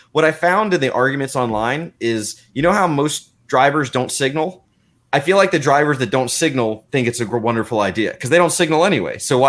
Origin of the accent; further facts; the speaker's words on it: New Jersey, United States; I grew up in Jersey near, you know, driving in New York City, like honking doesn't help.